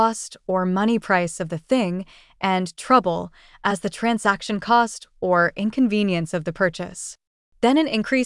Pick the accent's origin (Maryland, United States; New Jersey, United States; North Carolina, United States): North Carolina, United States; In North Carolina, my home state